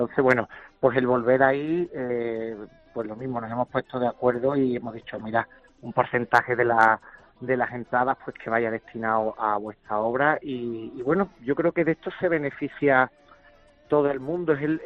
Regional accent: Seville, Andalusia, Spain; que soy un sevillano orgulloso de mi ciudad, de mis raíces

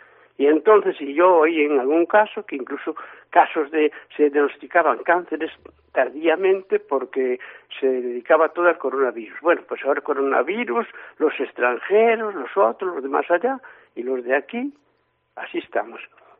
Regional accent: Spain; soy un español que me trata mal.

